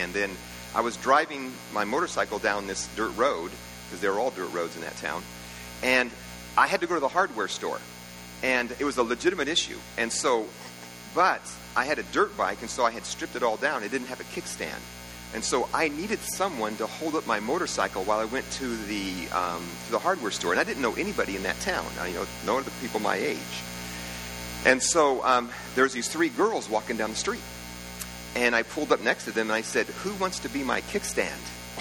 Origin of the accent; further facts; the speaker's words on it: California, United States; But I didn't know, because I grew up in California, that when you ask a girl to be your kickstand, it was like a marriage proposal.